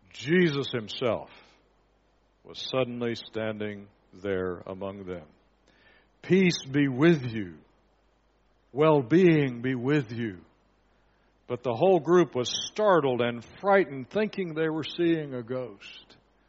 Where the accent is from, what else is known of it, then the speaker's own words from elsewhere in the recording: Indonesia; When I was a child growing up in Indonesia, I was very young. I was 5 or 6.